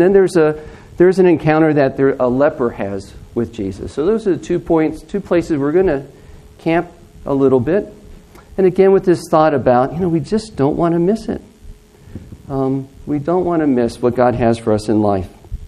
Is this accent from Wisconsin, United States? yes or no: no; Augusta, Georgia, United States; I'm a doctor from America. There is a doctor in, I'm from Augusta, Georgia.